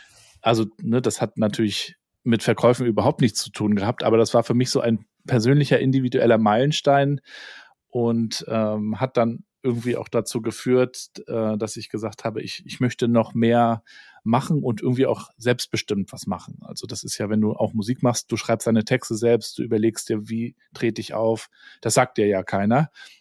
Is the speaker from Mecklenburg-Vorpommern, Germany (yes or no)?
yes; Rostock, Mecklenburg-Vorpommern, Germany; Also ich bin ja in den 80er Jahren groß geworden in Rostock in der ehemaligen DDR